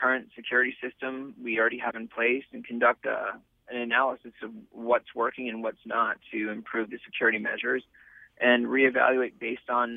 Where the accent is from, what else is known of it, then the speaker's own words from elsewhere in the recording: New York, United States; I grew up in New York, right outside of New York City.